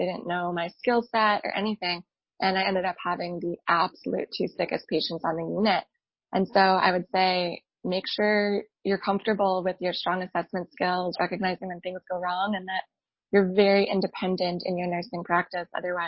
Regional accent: Midwest, United States; I grew up in the Midwest, so I didn't really have a ton of access to the mountains.

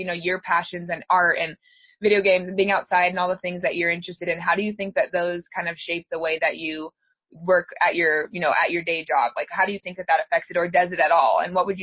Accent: Colorado, United States; I was born and raised in Colorado.

